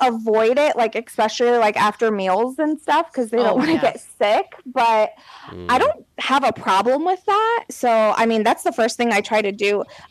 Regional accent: Fort Wayne, Indiana, United States; I grew up in Fort Wayne, Indiana.

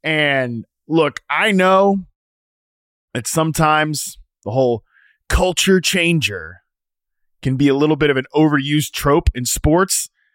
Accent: Virginia, United States; You guys know I was born in the Northern Virginia area. I grew up with a lot of Washington fans as friends, family members, etc.

